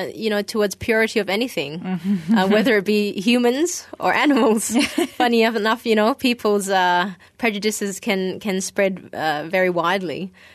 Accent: Malaysia; I was brought up in Malaysia

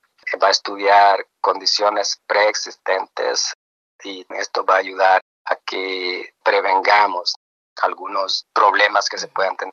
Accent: El Salvador; soy salvadoreño.

